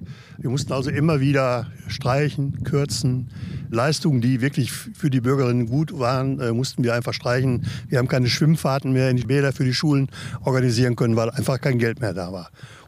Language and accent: German; Lichtenau, Germany; ich bin halt gebürtiger Lichtenauer und ich kenne natürlich auch viele Menschen hier im Stadtgebiet.